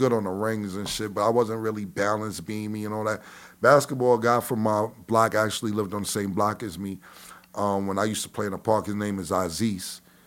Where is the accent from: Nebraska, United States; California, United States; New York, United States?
New York, United States; I'm from 140th Street and Lenox Avenue.